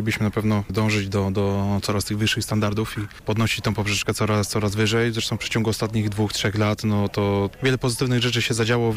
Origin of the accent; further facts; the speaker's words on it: Poznań, Greater Poland Voivodeship, Poland; a mi jako rodowitemu Poznaniakowi nie wypada nic innego, jak tylko pomóc